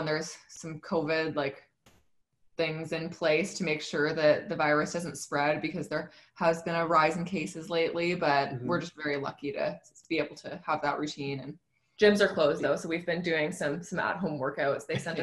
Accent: Vancouver, British Columbia, Canada; now in Toronto, Canada; We grew up in Vancouver and our parents are still there. But so we moved out to Toronto to be closer to the center and train full time.

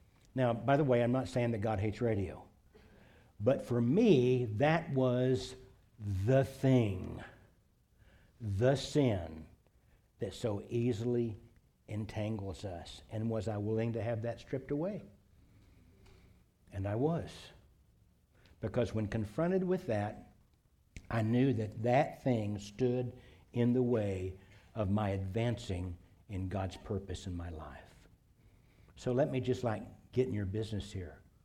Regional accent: Irving, Texas, United States; I grew up in Irving, and the biggest radio station on the air in those days was KLIF, AM radio

